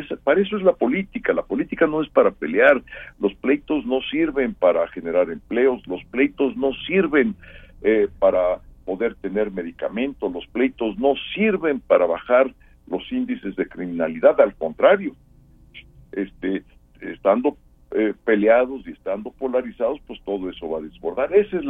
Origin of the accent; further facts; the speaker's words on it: Mexico; Quienes tienen deudas, que casi somos todos los mexicanos